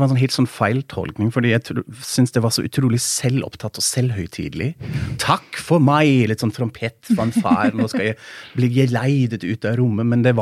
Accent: Germany; Norwegian is a second language; jeg fant ut ganske fort at som tysker kan man også bløffe seg gjennom på norsk

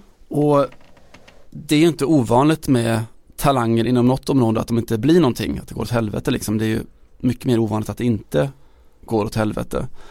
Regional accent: Västra Götaland County, Sweden; När jag var själv, jag vet inte, 12-13 år någonting, så hade vi besök hemma i Västergötland

